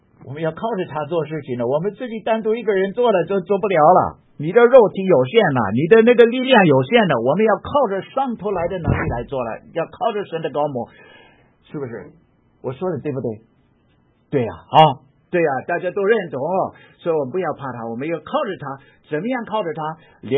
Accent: Taiwan; accent: Minnan; 所以我的口音有一点改变。我本来的闽南腔就很重的，非常重的。你可以，但是后来呢，我就渐渐的跟着大陆人，这个后来那个改变了一点，那现在就变成这三种的口音都混在一起，南腔北调的

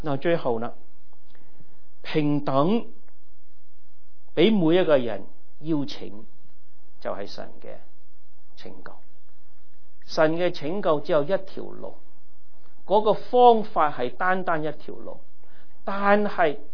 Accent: China; 我们中国人讲一句话

